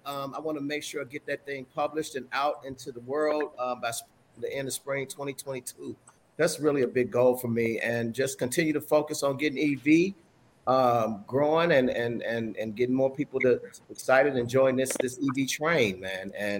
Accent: Chicago, Illinois, United States; I'm from Chi-Town. So, but I love my Cubs, but you know, I was a White Sox fan. I lived on the South Side, but it's all love.

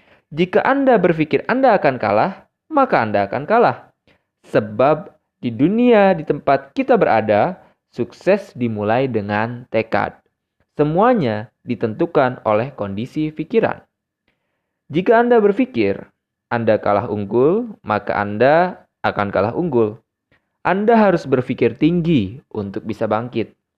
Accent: West Java, Indonesia; Tapi saya lebih senang disebut Akang sebagai orang Sunda.

